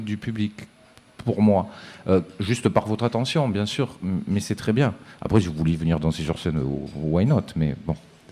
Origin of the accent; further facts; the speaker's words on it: Marseille, Provence-Alpes-Côte d'Azur, France; moi je viens de Marseille, je travaille depuis 30 ans dans la radio, ça fait 31 ans que je fais des émissions, je suis à Marseille à Radio Grenouille